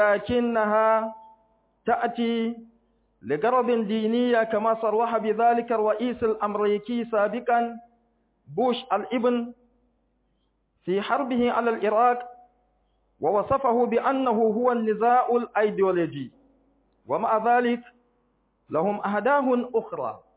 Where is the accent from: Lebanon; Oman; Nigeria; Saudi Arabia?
Nigeria; Arabic is a second language; حتى في بلادنا نيجيريا